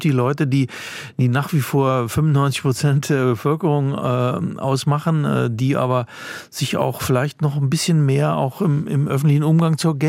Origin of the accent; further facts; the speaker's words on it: Braunschweig, Lower Saxony, Germany; Ist meine Heimatstadt.